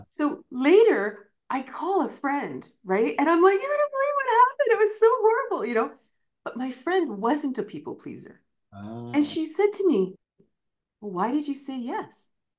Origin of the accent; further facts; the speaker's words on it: Toronto, Ontario, Canada; I grew up in Toronto and I went to University of Waterloo.